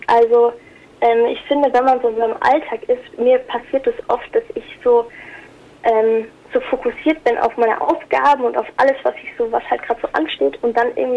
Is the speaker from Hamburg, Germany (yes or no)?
no; Würzburg, Bavaria, Germany; ich bleibe hier, wo ich aufgewachsen bin. Also ich komme aus Würzburg und hatte auch vor, hier zu studieren und so.